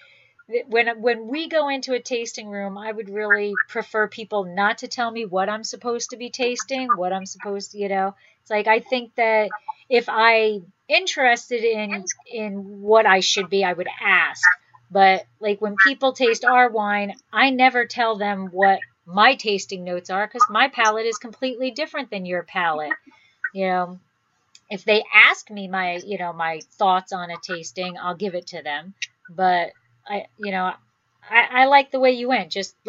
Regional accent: New Jersey, United States; now in Fresno, United States; We're originally from New Jersey, and there's a Patterson not too far from me here. We now live in Fresno.

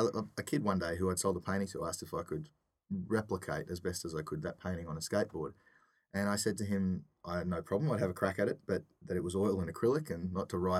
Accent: Australia; Even though I grew up in Australia

